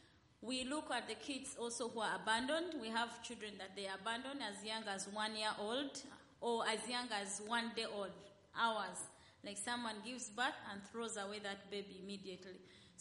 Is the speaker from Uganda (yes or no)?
yes; Uganda; We come from Uganda, and we started this ministry.